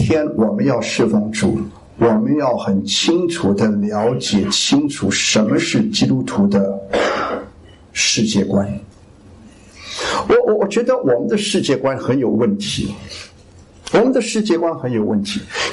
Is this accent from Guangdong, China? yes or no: yes; Guangdong, China; 我都系广东人